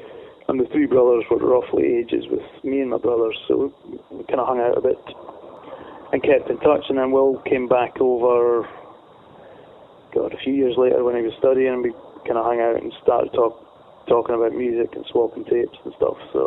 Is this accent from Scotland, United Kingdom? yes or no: yes; Glen Lyon, Scotland, United Kingdom; I grew up in Glen Lyon